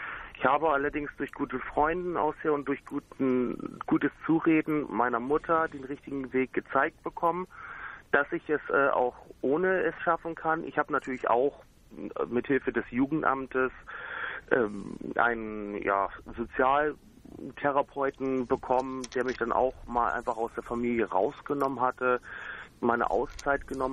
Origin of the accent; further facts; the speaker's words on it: Buchholz in der Nordheide, Lower Saxony, Germany; ich komme aus Buchholz in der Nordheide. Ich bin 27 Jahre alt, also noch ziemlich jung